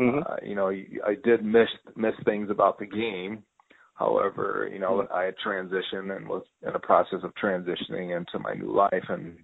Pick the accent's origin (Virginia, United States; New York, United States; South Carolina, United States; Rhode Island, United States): New York, United States; now in Wisconsin, United States; I'm sorry, I didn't grow up in Wisconsin. We grew up in New York together